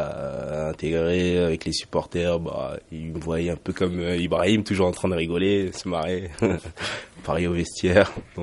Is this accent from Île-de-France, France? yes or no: yes; Paris, Île-de-France, France; Voilà, j'ai 29 ans, je viens de Paris